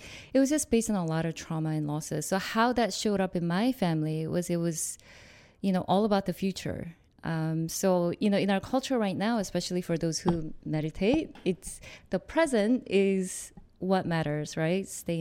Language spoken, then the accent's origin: English; South Korea; as a child growing up in Korea, there's a word in the Korean culture called nunchi